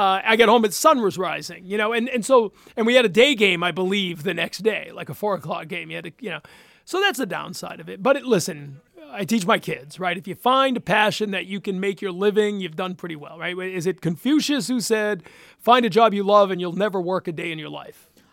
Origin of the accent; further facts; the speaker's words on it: Maine, United States; You know, I grew up in Maine, and so we didn't always get all the games on TV